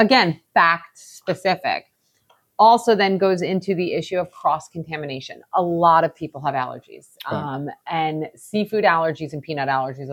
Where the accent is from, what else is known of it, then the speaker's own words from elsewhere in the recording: Long Island, New York, United States; I hate fish, which is weird because I'm from Long Island, but I can't stand fish.